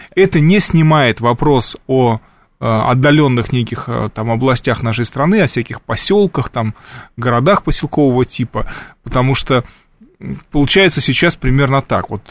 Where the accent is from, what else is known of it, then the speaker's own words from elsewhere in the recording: Novosibirsk, Novosibirsk Oblast, Russia; Я это знаю как уроженец Новосибирска